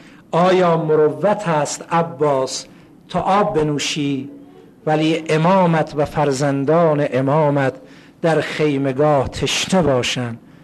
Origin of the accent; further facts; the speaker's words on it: Iran; دیگه ما هم ایرانی هستیم